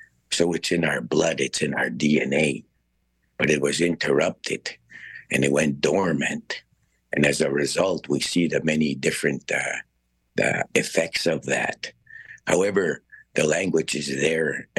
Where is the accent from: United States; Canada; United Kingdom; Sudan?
Canada; Saddle Lake Cree Nation, Alberta; I'm from the Satellite Cree Nation, and I'm very pleased and I'm grateful to be invited here to communicate and talk about our language.